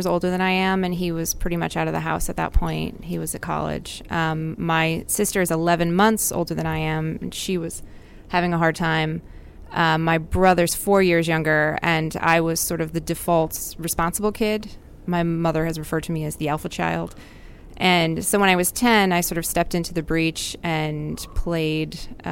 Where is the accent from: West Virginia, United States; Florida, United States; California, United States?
California, United States; San Francisco; San Francisco, California.